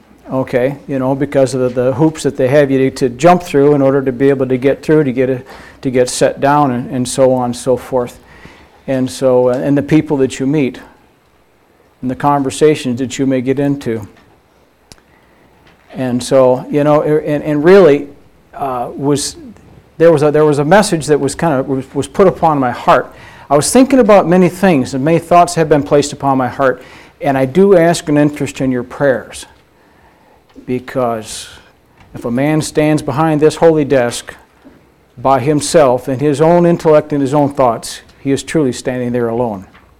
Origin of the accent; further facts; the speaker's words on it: Michigan, United States; And I'm from Michigan.